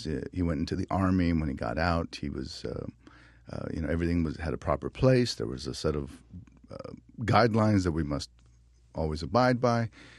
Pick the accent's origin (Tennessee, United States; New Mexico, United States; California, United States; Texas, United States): New Mexico, United States; you know, I'm from New Mexico, and the border moved on us. You know, we never crossed a border.